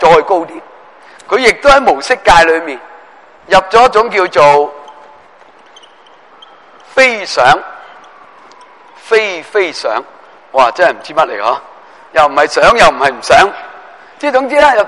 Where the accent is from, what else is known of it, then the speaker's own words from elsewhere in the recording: China; 我哋中国人